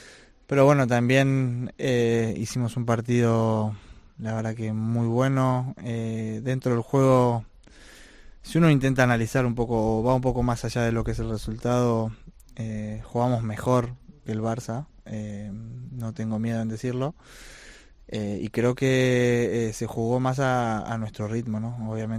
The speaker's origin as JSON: {"language": "Spanish", "country": "Argentina", "said": "creo que nosotros como argentinos tenemos que saber que hay que trabajar muchísimo, ¿no? Y más en nosotros los argentinos no es tan fácil"}